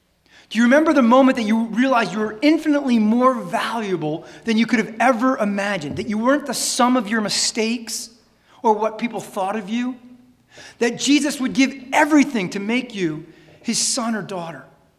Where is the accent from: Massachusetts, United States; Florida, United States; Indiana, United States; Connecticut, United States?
Connecticut, United States; I grew up in Connecticut. My dad and parents did well. Spent my summers in Nantucket.